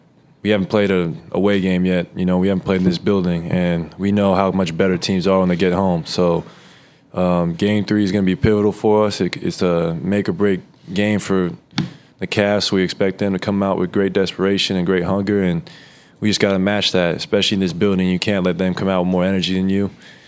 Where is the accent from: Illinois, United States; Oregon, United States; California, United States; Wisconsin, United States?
Oregon, United States; I grew up in Oregon.